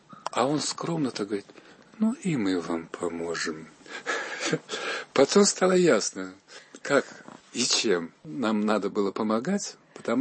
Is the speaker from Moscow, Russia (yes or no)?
yes; Moscow, Russia; мы из Москвы, художники